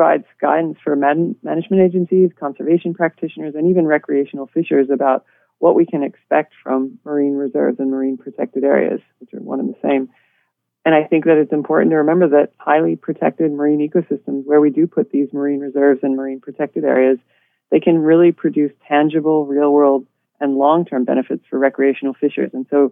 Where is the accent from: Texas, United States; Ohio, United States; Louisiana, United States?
Louisiana, United States; New Orleans; I grew up fishing in New Orleans down there, but all I ever caught was mullet.